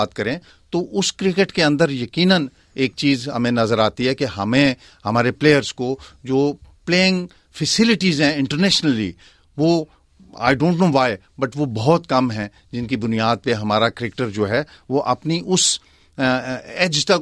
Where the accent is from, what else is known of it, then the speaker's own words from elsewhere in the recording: Pakistan; میرا تعلق پاکستان سے ہے، مظفر آباد کا ریزیڈنٹ ہوں میں،